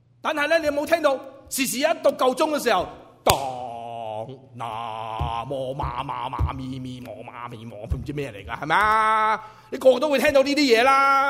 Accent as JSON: {"language": "Cantonese", "country": "China", "said": "我哋中国人咧，如果有丧家咧"}